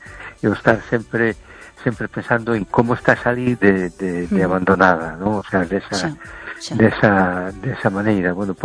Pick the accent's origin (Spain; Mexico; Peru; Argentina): Spain; A Coruña, Galicia; de Coruña.